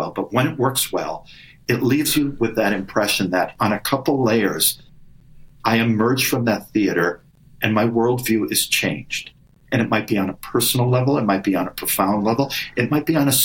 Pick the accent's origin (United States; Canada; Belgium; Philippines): Belgium; Antwerp, Flanders; I grew up actually in Antwerp, Belgium, close by. I studied German.